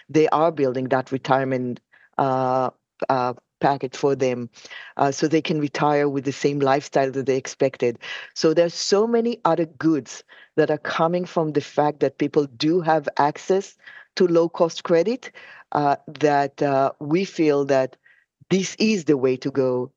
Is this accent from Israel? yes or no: yes; Israel; I'm from Israel.